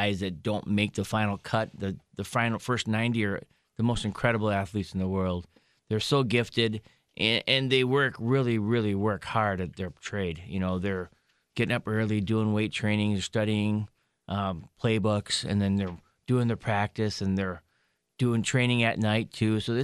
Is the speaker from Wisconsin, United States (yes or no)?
yes; Delafield, Wisconsin, United States; Yeah, so I grew up in the Delafield area, and I went to high school at Marquette High School.